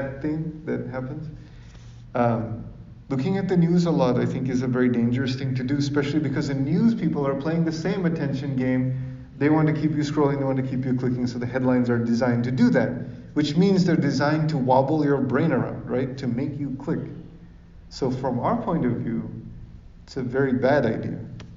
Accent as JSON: {"language": "English", "country": "Sri Lanka", "tie": "born or raised there", "said": "He was across the street in the house I grew up in Sri Lanka."}